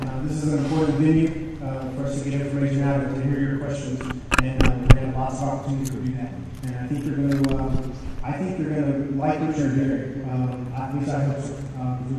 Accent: Alabama, United States; I'm not from New Mexico, I'm from Alabama, so my kind of hot and this kind of hot is a little bit different.

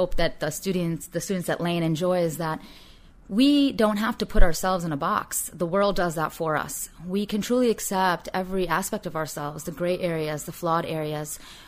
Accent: New York City, New York, United States; it's not only regarding my traditional Indian parents and being in an Indian household, but also growing up in the Bronx, which is, has its own very urban culture.

